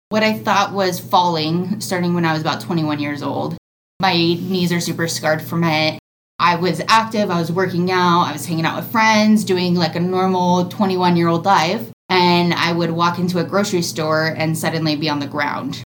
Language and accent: English; Phoenix, Arizona, United States; now in Denver, United States; I'm living right outside of Denver, Colorado. Originally from Phoenix, Arizona, so I'm from a hot state to a very cold state.